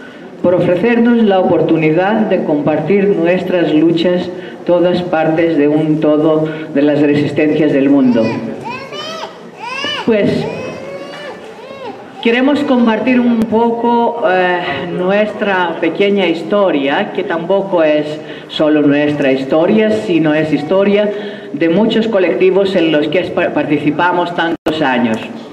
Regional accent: Greece; Somos un pequeño colectivo, el colectivo Calendario Zapatista, y somos de Grecia.

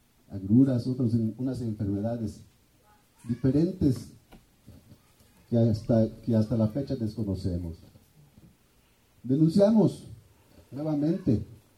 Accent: Yucatán, Mexico; Yo soy de Soputa

